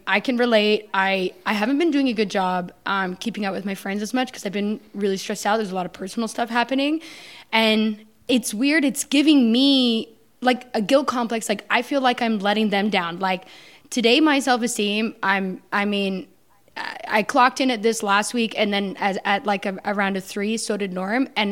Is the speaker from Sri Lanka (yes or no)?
no; Canada; I grew up in Canada in the country, and I've never seen a storm like that in my life.